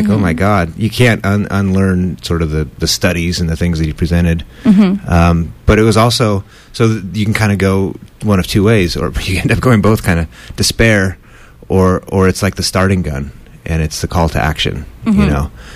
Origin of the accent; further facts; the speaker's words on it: California, United States; now in Chico, United States; I grew up in Orange County, actually, and there's not a lot of environment down there.